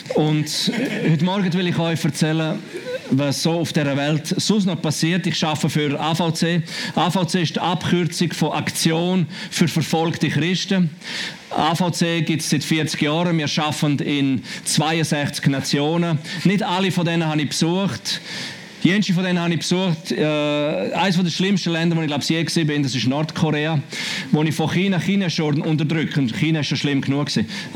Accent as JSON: {"language": "German", "region": "Graubünden", "country": "Switzerland", "said": "Das ist der Ort, wo ich herkomme, aus dem Oberengadin, dort redet man so."}